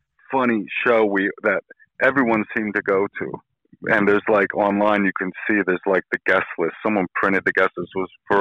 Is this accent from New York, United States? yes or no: yes; New York City, New York, United States; because we were living, growing up in New York City and you know, you saw a lot of shit there in the 90s.